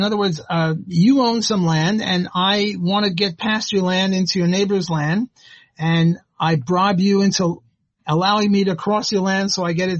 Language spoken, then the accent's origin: English; New Orleans, Louisiana, United States; I'm from New Orleans. We have Audubon Park a half a mile away from me.